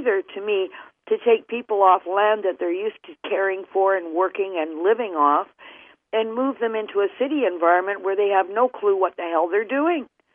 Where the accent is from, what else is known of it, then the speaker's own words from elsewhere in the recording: Winnipeg, Manitoba, Canada; But, you know, I grew up in Winnipeg